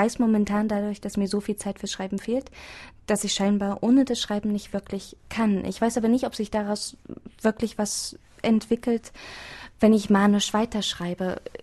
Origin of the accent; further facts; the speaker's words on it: Thuringia, Germany; als Thüringer Mädchen ist mir auch die Bratwurst total ins Herz gekommen